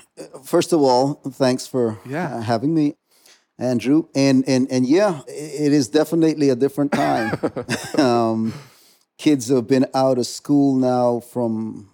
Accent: Roatan, Bay Islands, Honduras; So I am a native Honduran, and I'm sure your listeners could tell by my accent. But I got my English from growing up on the island of Roatan, which was originally, even before my time, a British colony.

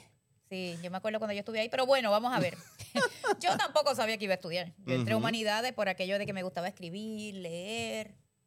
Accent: Puerto Rico

